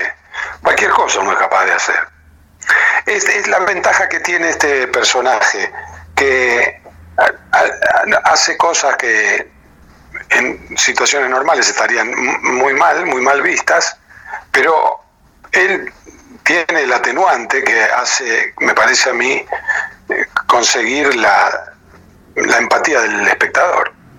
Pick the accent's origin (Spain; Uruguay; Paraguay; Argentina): Argentina; Rosario, Santa Fe; soy rosarino